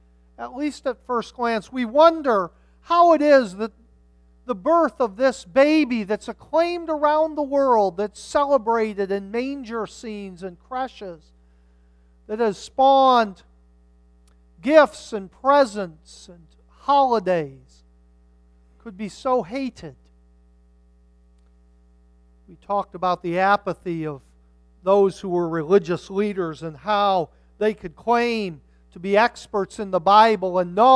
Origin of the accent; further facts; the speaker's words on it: Mansfield, Pennsylvania, United States; I grew up in Mansfield, Pennsylvania.